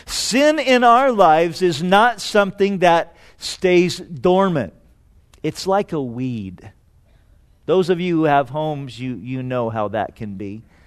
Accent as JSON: {"language": "English", "region": "California", "country": "United States", "tie": "born or raised there", "said": "I grew up in Orange County, so I spent a lot of summers hanging out at the beach down in Newport."}